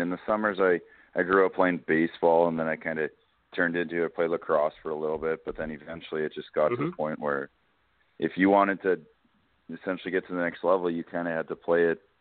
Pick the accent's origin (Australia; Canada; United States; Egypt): Canada; Honestly, I just, growing up in Canada, first thing I did is I did a can skate, it's called.